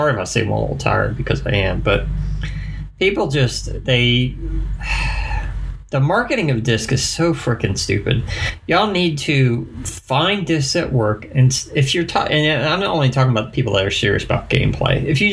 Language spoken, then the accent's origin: English; Florida, United States; now in Virginia, United States; my home state was originally Florida, but I relocated to Virginia now.